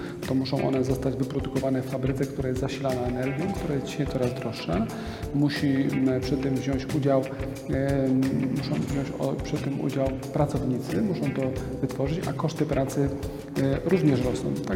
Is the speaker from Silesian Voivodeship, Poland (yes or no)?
yes; Silesian Voivodeship, Poland; to przede wszystkim u nas na Śląsku powstają zarówno